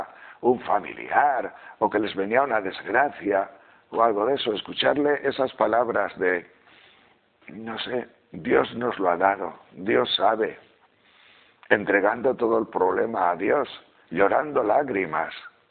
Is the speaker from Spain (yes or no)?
yes; Castile and León, Spain; mi pueblo es un pueblo de transhumancia, es un pueblo de pastores de esos que tienen grandes rebaños, que bajan desde León a Extremadura.